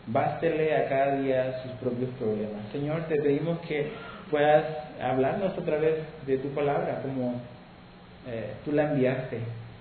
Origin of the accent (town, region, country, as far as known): Chile; moved away as an adult; now in Cancún, Mexico